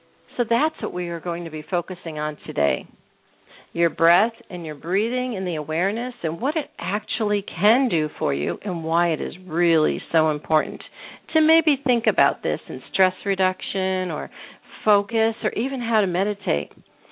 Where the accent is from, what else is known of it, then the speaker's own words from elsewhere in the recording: the South, United States; I always say I'm from the South